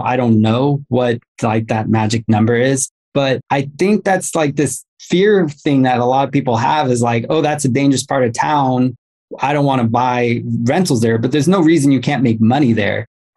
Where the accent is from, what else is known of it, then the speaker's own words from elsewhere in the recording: Los Angeles, California, United States; I'm from Los Angeles.